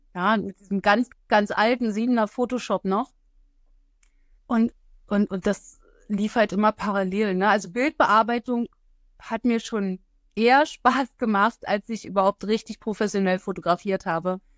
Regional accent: Falkensee, Brandenburg, Germany; ich komme aus Falkensee bei Berlin.

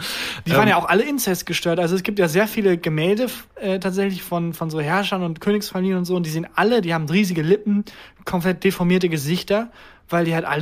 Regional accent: Germany; accent: German; Ich habe den krassesten deutschen Akzent überhaupt.

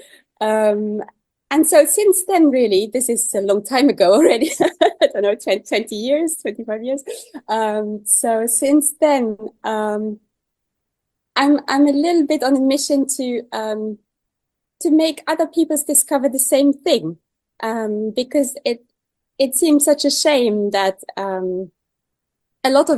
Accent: Luxembourg; I am from Luxembourg, and then I am a composer, so I also hear things from the other side, and the Luxembourg composers sometimes felt left out or so.

